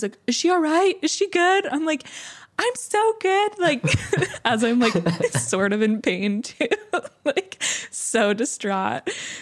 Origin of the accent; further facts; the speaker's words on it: Oregon, United States; So I'm originally from Oregon and it's this sand dune that they have, this giant sand dune.